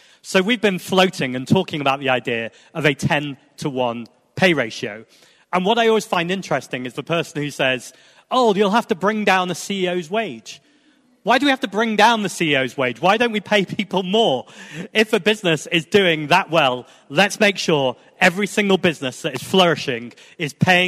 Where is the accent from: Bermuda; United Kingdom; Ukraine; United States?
United Kingdom; Manchester, North West England; as a Mancunian speaking right now in the People's History Museum, I recognise the role that workers have played in this country.